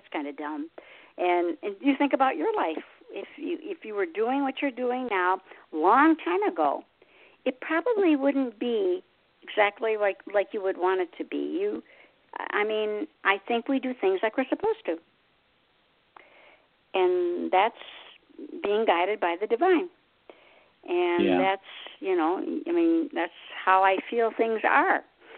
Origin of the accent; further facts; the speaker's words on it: Michigan, United States; And I'm originally from Michigan, land of the ice and snow, I always tell everybody, like Nanook. I hated that state.